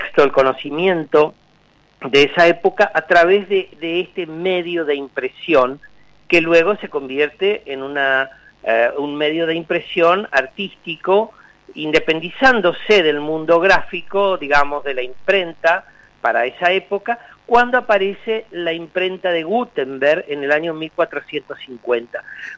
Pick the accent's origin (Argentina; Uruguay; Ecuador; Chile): Argentina; Chaco; born there; moved away as an adult; now in Buenos Aires, Argentina; yo soy un artista visual, que nací en el Chaco, pero vivo hace 35 años aproximadamente en Buenos Aires